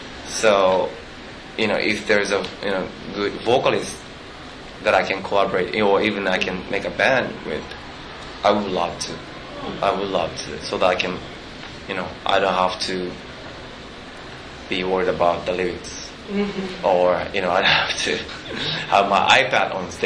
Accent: Osaka, Japan; also born or lived in Tokyo; now in Los Angeles, United States; I grew up in Osaka and Tokyo, and now I'm based

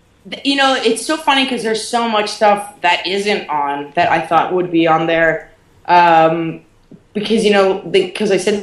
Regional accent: Canada; And I'm European and I'm Canadian.

